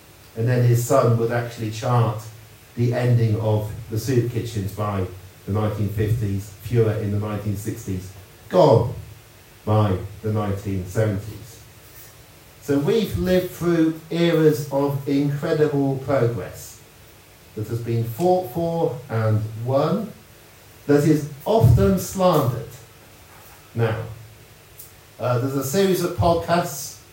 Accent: Oxford, South East England, United Kingdom; born there; I was born in Oxford in 1968. I was born between a cemetery and a shopping centre to the south of the city

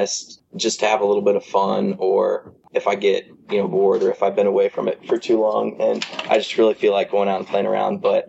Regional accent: Denton, Texas, United States; So the course that I grew up at in my hometown, there was only one. It was called North Lakes, and that was just right mm-hmm. there in Denton, Texas.

